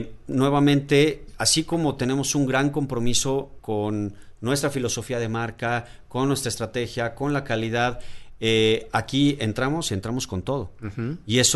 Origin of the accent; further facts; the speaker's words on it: Mexico; Lo de los pilotos, y lo voy a decir como mexicano